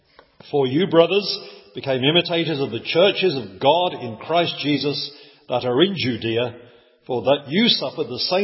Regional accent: England, United Kingdom; some of us were to be called … because we're English

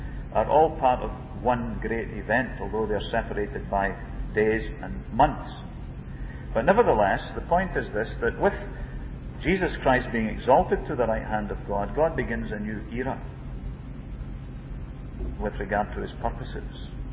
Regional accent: Scotland, United Kingdom; she came to Scotland on a visit. But when she was going through the streets of my hometown in a Rolls Royce

